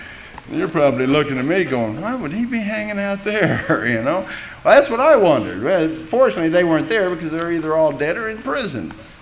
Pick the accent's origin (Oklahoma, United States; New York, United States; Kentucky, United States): Oklahoma, United States; Tulsa; And I'm coming from Oklahoma where, yeah, okay, doesn't that sound like fun, you know? And it was something because I'd never seen this kind of energy before. I lived in Tulsa. I lived on Air Force bases all my life.